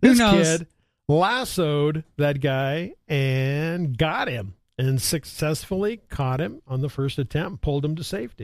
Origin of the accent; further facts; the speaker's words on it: Montana, United States; Well, growing up in Montana, we would come down. Because the only place you could get Coors beer was in Wyoming.